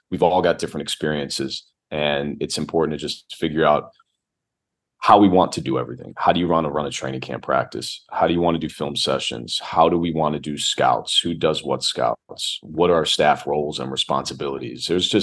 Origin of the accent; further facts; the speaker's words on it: Chicago, Illinois, United States; accent: Chicago; I guess to them, I have a very you know, American, specifically like a Chicago accent where I was born and raised originally.